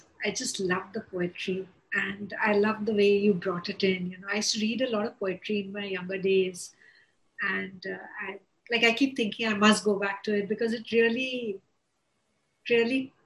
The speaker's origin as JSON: {"language": "English", "country": "India", "said": "I live in India and I'm an Indian"}